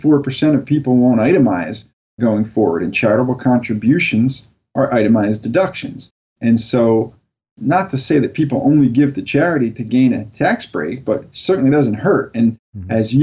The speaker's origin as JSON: {"language": "English", "region": "Colorado", "country": "United States", "lives_now": "New York, United States", "said": "Yeah, I'm from Colorado, so this is actually fairly balmy for me."}